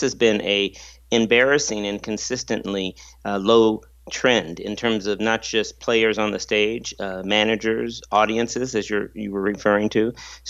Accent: Los Angeles, California, United States; It was the window for me growing up in Los Angeles, pretty very poor part of Los Angeles, to the wonders of classical music.

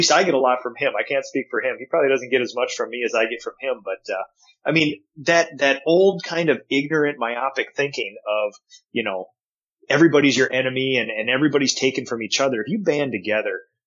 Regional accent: North Korea; because I grew up in North Korea

